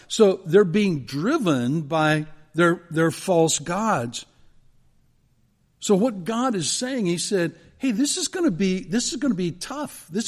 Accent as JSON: {"language": "English", "country": "United States", "said": "Well, because I'm an American, right? I wave a flag on 4th of July."}